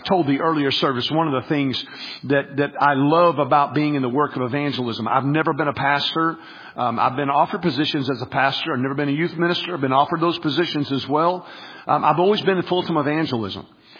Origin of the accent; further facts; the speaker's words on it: the South, United States; I grew up in the South where everybody goes to church.